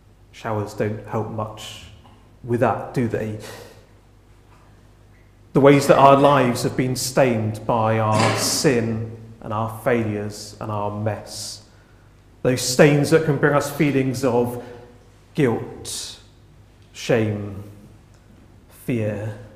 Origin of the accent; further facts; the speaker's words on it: United Kingdom; Being British, I imagine there was a nice orderly queue of people queuing up